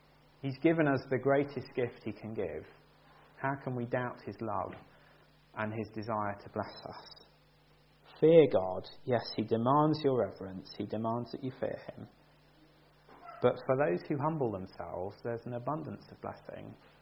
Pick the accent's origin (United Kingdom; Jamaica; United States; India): United Kingdom; Perhaps you think, oh, we're British. You know, I'm a little bit conservative by nature.